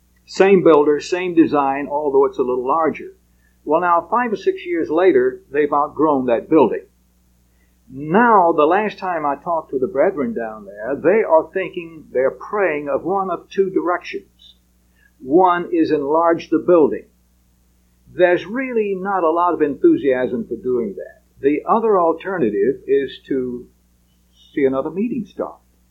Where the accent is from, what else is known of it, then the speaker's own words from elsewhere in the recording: Eden, North Carolina, United States; my hometown is Eden, North Carolina